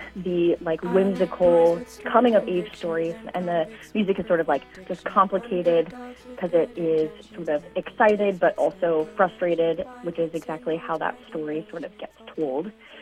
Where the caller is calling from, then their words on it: Chicago, Illinois, United States; I'm calling from Chicago, Illinois.